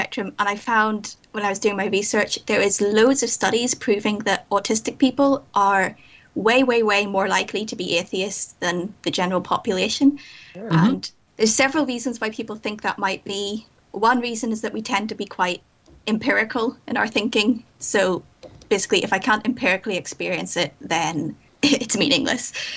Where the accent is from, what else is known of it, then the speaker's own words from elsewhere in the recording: Northern Ireland, United Kingdom; I was raised in Northern Ireland, which is the Bible Belt of the UK